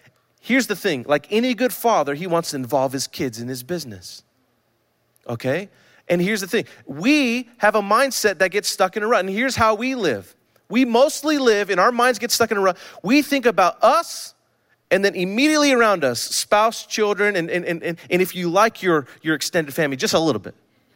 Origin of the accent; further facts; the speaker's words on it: San Francisco, California, United States; So I grew up in the Tenderloin District. Like, all my best friends are in the Tenderloin. My life is in the Tenderloin.